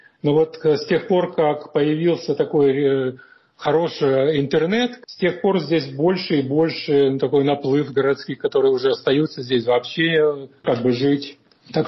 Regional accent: Moldova; now in United States; Во-первых, если я говорю, что я из Молдавии, раньше люди думали, что это какие-то там острова мальдивские.

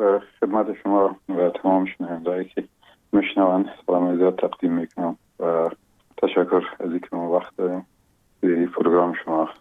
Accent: Logar, Afghanistan; یکی از قریه های قشنگ ولایت لوگر مرز مربوطات ولسوالی محمد آقا، یک قریه به اسم گمران و شیرازه یاد میشه در اونجا به دنیا آمدیم و اون سالای اول زندگیرم اونجا در اون آغوش پدر و مادر بزرگ شدیم

